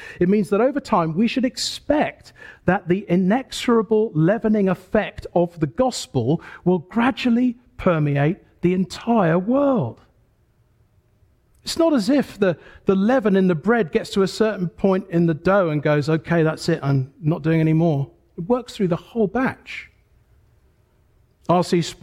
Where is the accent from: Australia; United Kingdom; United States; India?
United Kingdom; England; But thankfully, I'm not English first and foremost. I'm a Christian first and foremost.